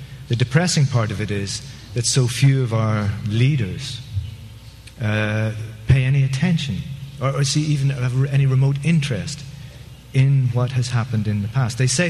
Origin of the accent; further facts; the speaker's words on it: Ireland; to me as a youth was I grew up in Ireland in the late 60s and 70s. I was kind of a teenager in the late 60s, 70s.